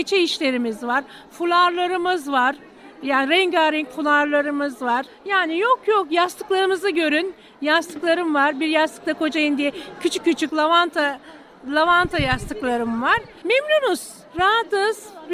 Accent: Bademler, İzmir, Turkey; Bademler Köyü'nden yaşamaktan çok mutluyum. Çok temiz bir köy. Ben oraya gelin 24-25 senelik gelinliğim oranın. Ama Bademlerliyim.

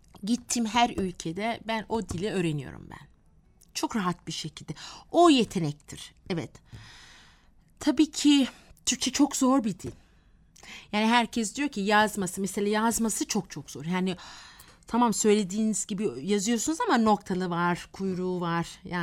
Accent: Malaysia; now in Ankara, Turkey; Aslen nerelisiniz deyince aslen Malezyalıyım dedim artık

